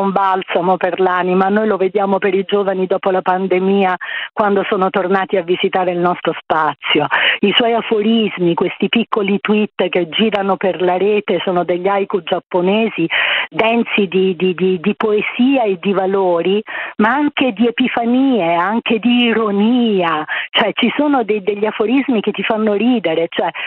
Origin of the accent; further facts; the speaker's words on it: Rome, Lazio, Italy; now in Milan, Italy; Io sono una romana milanese d'adozione